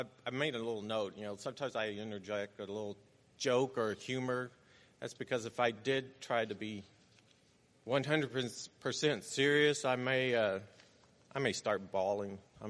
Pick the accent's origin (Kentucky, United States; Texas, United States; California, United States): Kentucky, United States; accent: Kentucky; I'm afraid my Kentucky accent will come out. I try to hide it, but sometimes it's hard, and especially when I get around family, I start like sounding like a hillbilly